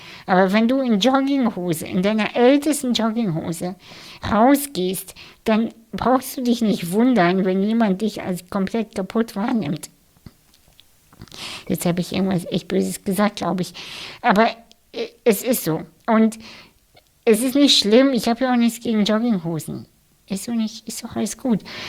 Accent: Russia; German is a second language; ich bin ja Russin und die russische Community

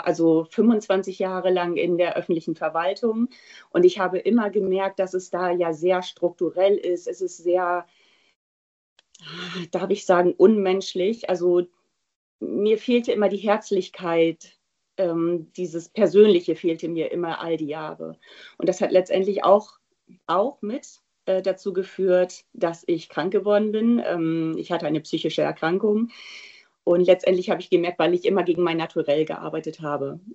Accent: Lower Saxony, Germany; born there; Vollblut Ostfriesin

